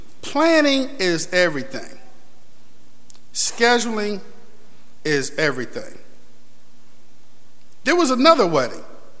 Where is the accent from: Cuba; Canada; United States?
United States; New York; I don't know any musicians in Florida. I'm from New York.